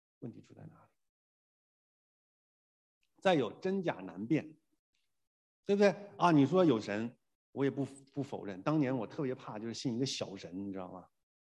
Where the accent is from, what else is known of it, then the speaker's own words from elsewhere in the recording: Beijing, China; 我告诉你啊，我从北京来